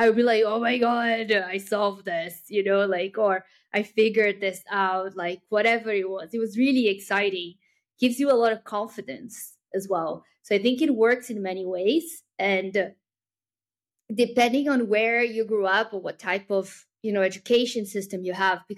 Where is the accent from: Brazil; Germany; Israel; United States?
Brazil; I am from Brazil, so and my family is very mixed, but like in terms of nationality, background.